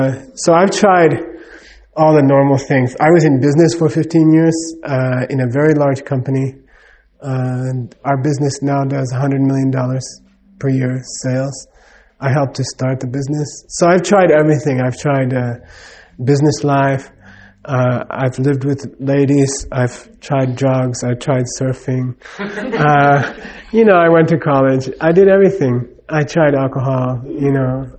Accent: Los Angeles, California, United States; born there; You know, I was born in Los Angeles, California.

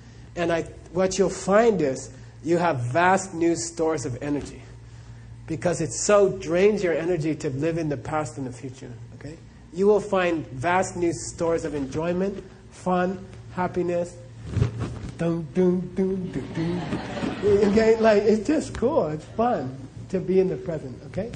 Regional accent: Phoenix, Arizona, United States; It's very fun for me, and this is my hometown, so I love Phoen

